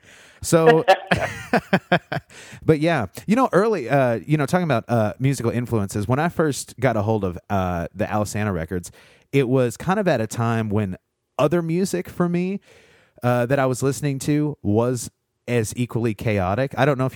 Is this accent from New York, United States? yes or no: no; Indiana, United States; I grew up in Southern Indiana